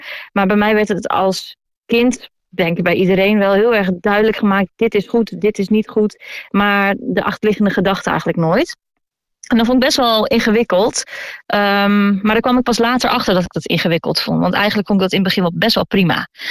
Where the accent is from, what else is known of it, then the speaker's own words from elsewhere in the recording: Amsterdam, North Holland, Netherlands; born there; 32 jaar geleden ben ik geboren in de Bijlmer.